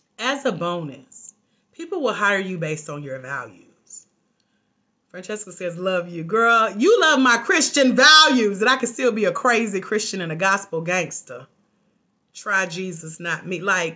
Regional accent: Georgia, United States; it is on the Georgia map. So I started in my local hometown and took over. I knew I had made it in my hometown when I could pack out every event that I was invited to speak at.

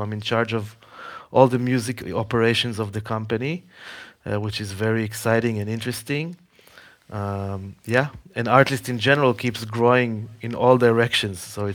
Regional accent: Israel; English is a second language; So I come from Israel, first of all, born and raised.

